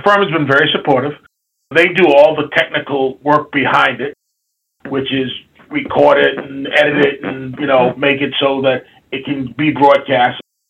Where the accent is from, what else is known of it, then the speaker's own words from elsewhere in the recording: New York, United States; And I'm a New Yorker by trade.